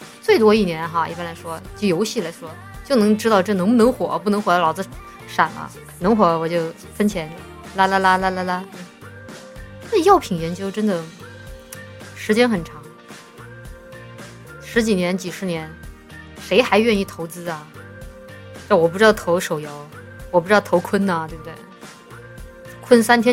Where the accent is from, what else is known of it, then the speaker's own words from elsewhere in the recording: Chongqing, China; accent: Chongqing; 我们重庆话里说科研，搞科研，在美国搞。